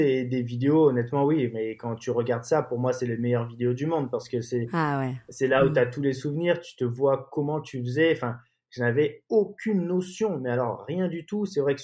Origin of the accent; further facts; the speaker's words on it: Marseille, Provence-Alpes-Côte d'Azur, France; j'ai 33 ans, je suis originaire de Marseille.